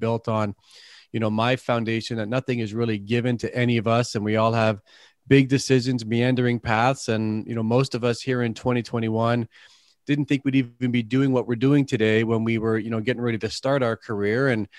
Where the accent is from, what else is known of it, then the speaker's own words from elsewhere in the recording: Canada; accent: Canadian; You know, when you mentioned the accent, I thought you might have been referring to my accent, the Canadian accent on the episode here.